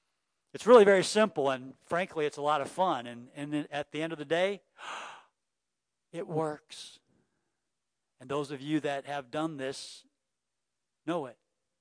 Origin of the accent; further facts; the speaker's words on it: Texas, United States; I mean, I'm from Texas, and that doesn't sound smart.